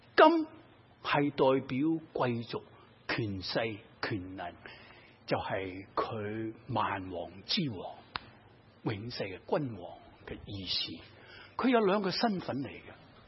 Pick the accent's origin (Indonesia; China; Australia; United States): China; 唔系话我哋中国人长衫马褂而可能啊